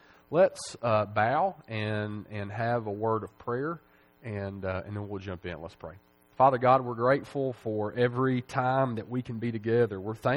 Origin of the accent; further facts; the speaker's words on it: Nashville, Tennessee, United States; And I grew up in Nashville. You could, if you could go up about 100 feet in the air, you could see the stadium from the church that I grew up in.